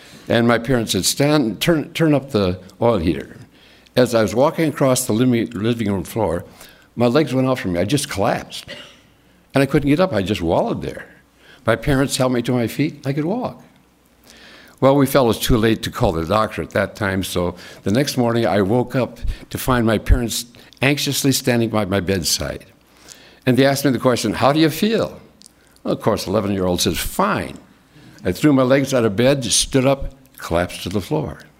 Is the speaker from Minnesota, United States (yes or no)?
yes; Minnesota, United States; born there; I was born in Minnesota in a family of two parents that were born again.